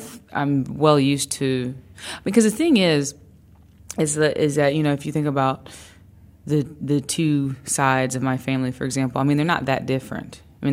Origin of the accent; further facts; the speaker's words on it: Greensboro, North Carolina, United States; Well, for me, it's just Greensboro. Like, it just represents my hometown